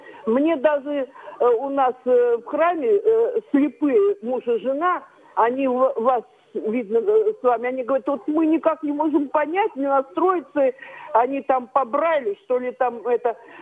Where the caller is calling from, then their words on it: Saint Petersburg, Russia; Я звоню из Санкт-Петербурга.